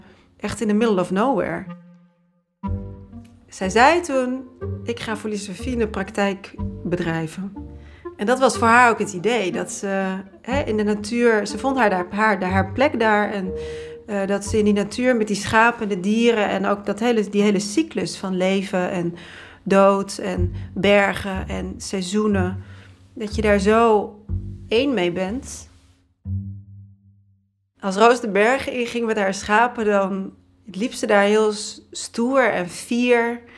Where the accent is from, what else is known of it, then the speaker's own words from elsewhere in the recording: Groningen, Netherlands; En we zijn samen opgegroeid in een heel klein dorpje in Noord-Groningen. Dat dorpje bestond uit één straat met een café, een voetbalveld en een kroeg.